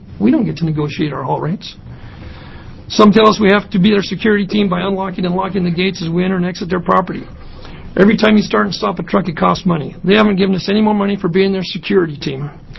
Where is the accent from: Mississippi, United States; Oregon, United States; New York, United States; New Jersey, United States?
Oregon, United States; Astoria; I'm from Astoria, Oregon. I'm a second-generation log trucker.